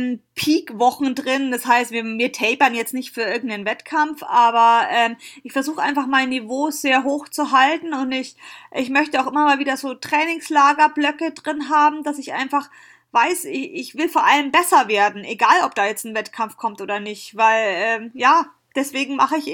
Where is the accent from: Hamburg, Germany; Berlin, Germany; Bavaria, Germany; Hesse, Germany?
Bavaria, Germany; dass wir halt ja als Heimrennen, als Fränkin